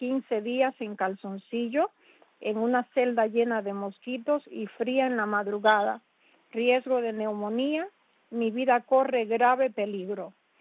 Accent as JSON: {"language": "Spanish", "country": "Cuba", "moved": "yes", "said": "Y quien recibía los escritos que mi hermano hacía desde el 2003 hasta el 2010, que salimos de Cuba, era yo."}